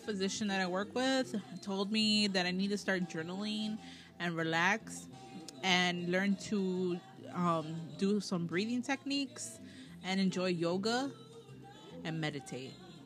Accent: the South, United States; Actually, I do yodel. Just because I'm from the South.

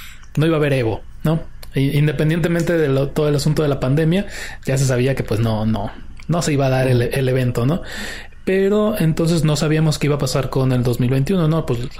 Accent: Mexico; si es importante para nosotros como mexicanos

